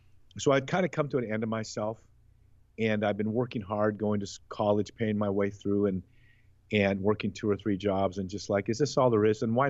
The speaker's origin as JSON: {"language": "English", "region": "Hawaii", "country": "United States", "said": "as you know, I'm from Hawaii, and we just get to know each other."}